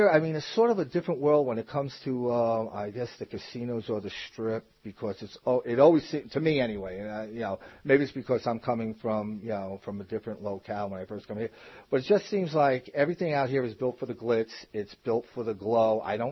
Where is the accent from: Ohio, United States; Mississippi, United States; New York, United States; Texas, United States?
New York, United States; Queens; moved away as an adult; now in Las Vegas, United States; No, I come from New York, from Queens, New York. Born and raised there 36 years. I came out here around 96, so I've been in Vegas for about 16 to 17 years.